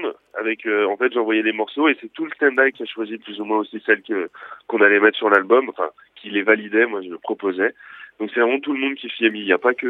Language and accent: French; Paris, Île-de-France, France; moi, je viens pas de Bretagne, déjà, je suis parisien.